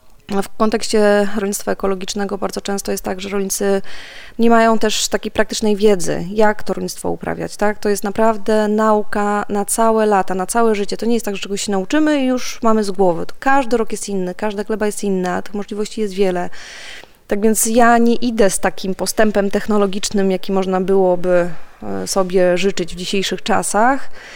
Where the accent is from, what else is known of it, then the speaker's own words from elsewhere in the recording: Warsaw, Masovian Voivodeship, Poland; Jestem z Warszawy. Wychowałam się w dużym mieście od samego początku.